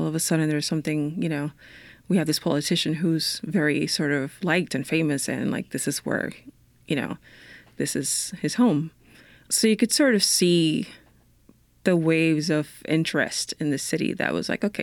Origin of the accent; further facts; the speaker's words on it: Dominican Republic; moved away; Like, obviously, I know where I'm from, but no one had ever asked me that before. Yeah. Because I had just been, you know, in the Dominican Republic all my life.